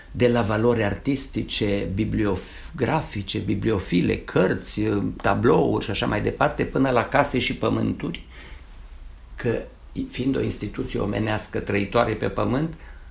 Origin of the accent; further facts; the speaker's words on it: Romania; Fără limba română nu suntem români.